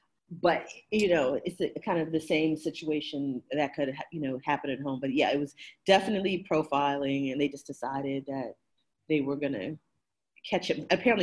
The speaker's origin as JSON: {"language": "English", "region": "Maryland", "country": "United States", "said": "I'm from Prince George's County in Maryland, and so it was Prince George's County program."}